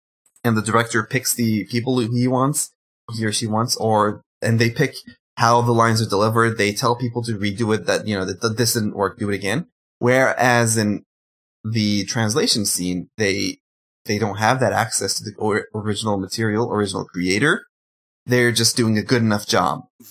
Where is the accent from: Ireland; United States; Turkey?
Turkey; obviously I grew up in Turkey, and I had to watch material that is not in the language of the country I live in, right?